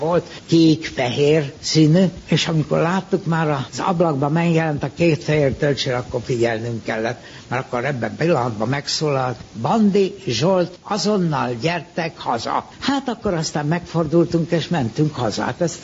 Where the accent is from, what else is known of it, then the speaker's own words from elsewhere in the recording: Budapest, Hungary; born there; Itt Budapesten születtem 1915-ben, a Fadusz utca és annak idején Átlós útnak nevezett, majd később Horthy Miklós útnak nevezett sarokháznak a földszintjén születtem.